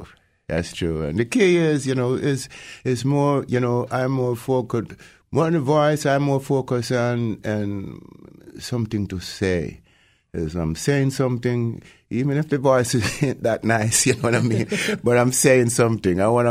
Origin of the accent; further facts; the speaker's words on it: Jamaica; now in United States; I grew up in Jamaica, in the hills of Jamaica.